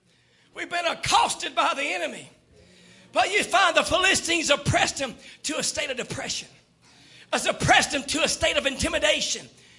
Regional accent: Mississippi, United States; now in Louisiana, United States; And I'm from Mississippi. Don't hold that against me. I said I'm from there. I'm not there anymore. That's a great place to be from. Now I'm in Louisiana.

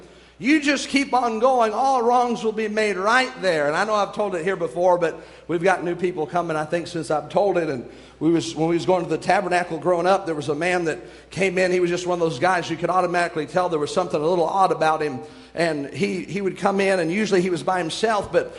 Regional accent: United States; I'm from the United States. We shake hands here.

